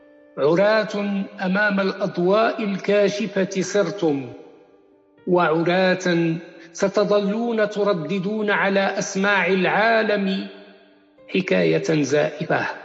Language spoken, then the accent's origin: Arabic; Morocco; ونحن كمغاربة نحس بأنه نحن في واد والدولة موقفها في واد آخر.